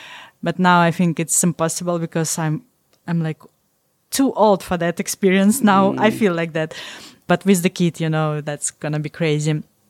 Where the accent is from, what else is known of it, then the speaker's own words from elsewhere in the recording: Estonia; I said, oh, we are from Estonia.